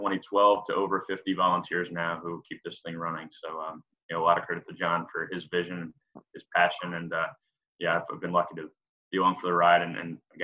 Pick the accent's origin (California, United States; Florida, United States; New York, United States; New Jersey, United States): New York, United States; So I started, I grew up in New York, I guess to start, and then went to Towson University in Maryland for my undergrad.